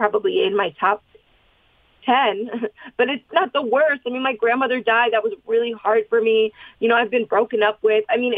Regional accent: New Jersey, United States; because like me, I'm from Jersey. I'm sort of, I can be a bitch, but I'm also, you know, a Sicilian, very maternal, loving, nice woman.

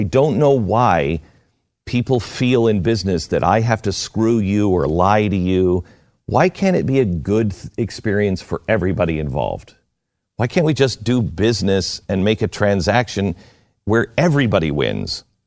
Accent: Seattle, Washington, United States; And by the way, I grew up in Seattle.

